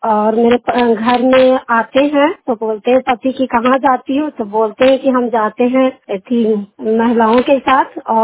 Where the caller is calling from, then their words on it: Vishnugarh, Jharkhand, India; हम विष्णुगढ़ पंचायत से बोल रही हूँ। मेरा जिला हो गया हजारीबाग